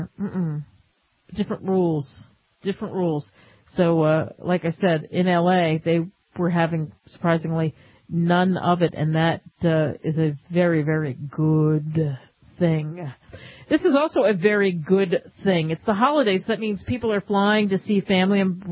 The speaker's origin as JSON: {"language": "English", "town": "Camden", "region": "New Jersey", "country": "United States", "tie": "born or raised there", "said": "The first drive-in movie was in 1933, a stone's throw away from where I grew up in Camden, New Jersey, right?"}